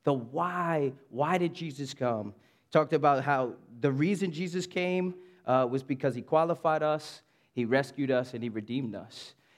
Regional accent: Brooklyn, New York, United States; So I grew up in Brooklyn, which is the real capital of New York.

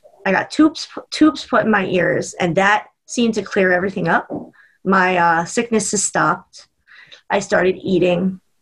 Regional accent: Maryland, United States; So I grew up in Maryland, actually.

